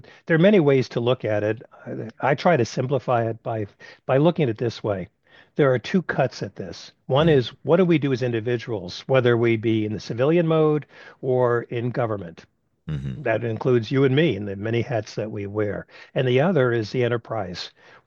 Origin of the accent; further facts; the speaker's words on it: Brooklyn, New York, United States; accent: Brooklyn; It helped diminish my Brooklyn accent that I had. Didn't know I had it.